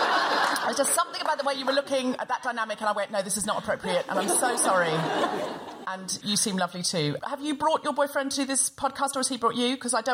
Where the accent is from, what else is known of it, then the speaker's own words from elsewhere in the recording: Australia; I'm not really posh, Sophie. I'm from Australia.